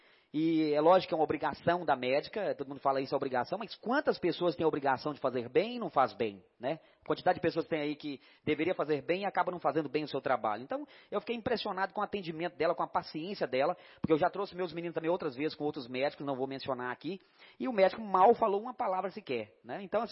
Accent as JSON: {"language": "Portuguese", "town": "Unaí", "region": "Minas Gerais", "country": "Brazil", "tie": "born there", "said": "Eu também nasci em Unaí."}